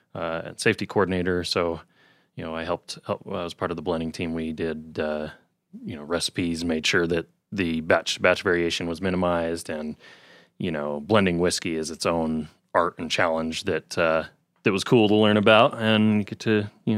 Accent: West Valley, United States; also born or lived in Colorado; Well, born in Colorado, but yeah, grew up in West Valley. So I'm a local boy.

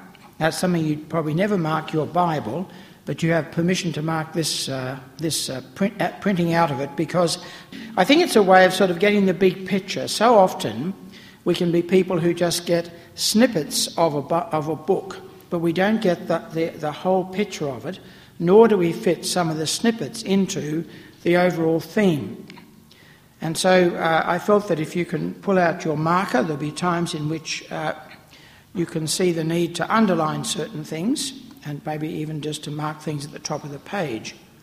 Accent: Queensland, Australia; I said that I come from Queensland, which is known as the Cinderella State

